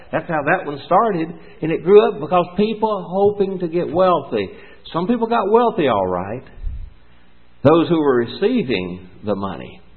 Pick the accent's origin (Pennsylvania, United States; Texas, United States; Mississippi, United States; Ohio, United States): Mississippi, United States; I grew up in Mississippi. We couldn't do anything. And my community couldn't even dance.